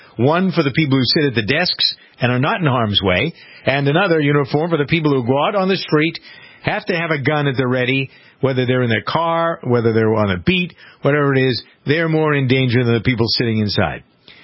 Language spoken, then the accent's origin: English; Framingham, Massachusetts, United States; Somebody took offense last week in my hometown of Framingham.